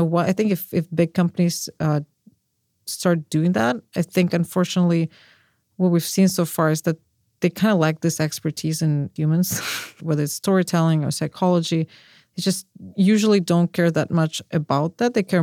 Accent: Russia; And also, I'm from Russia, so I've seen institutions break.

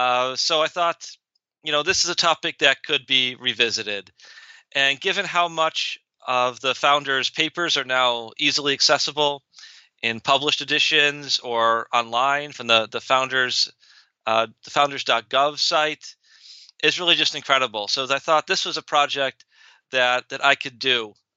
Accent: Buffalo, New York, United States; moved away as an adult; now in Florida, United States; I grew up in Western New York in the Buffalo area, where I did my undergraduate at Niagara University and my PhD at the University of Buffalo.

